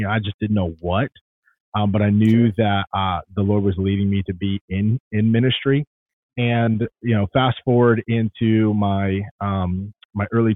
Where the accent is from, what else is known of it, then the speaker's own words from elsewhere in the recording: Tampa, Florida, United States; I grew up in the Tampa area. So I am a native Floridian, and I'm a pastor's kid.